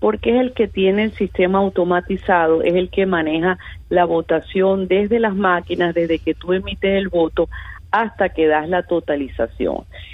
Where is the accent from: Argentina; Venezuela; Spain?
Venezuela; nosotros no somos una isla, nosotros no somos los cubanos.